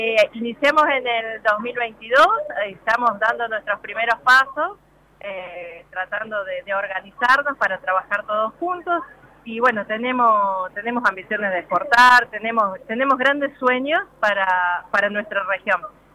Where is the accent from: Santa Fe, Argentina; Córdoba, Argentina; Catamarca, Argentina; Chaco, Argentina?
Córdoba, Argentina; Brinkmann; somos yo particularmente de Brinkman